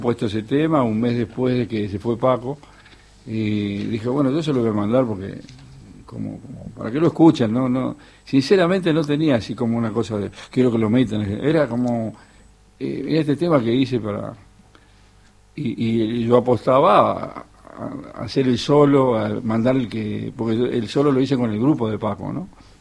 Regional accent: Monte Grande, Buenos Aires Province, Argentina; Le digo, no, nací en Monte Grande.

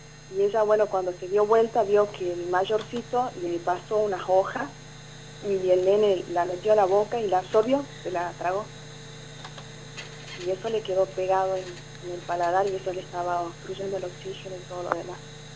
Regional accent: Salvador Mazza, Salta, Argentina; Soy oriunda de Salvador Maza, Pocitos.

